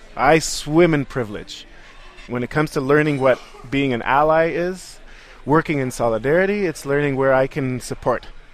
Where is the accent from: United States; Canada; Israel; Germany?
Israel; Jerusalem, Jerusalem District; Mine began with growing up in Jerusalem as a scout. I was a proud Israeli scout.